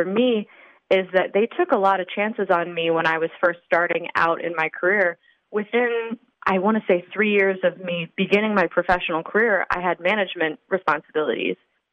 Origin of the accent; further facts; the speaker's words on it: Slippery Rock, Pennsylvania, United States; I am from the Slippery Rock area originally, and I came up to Erie to attend Mercyhurst University for my undergrad.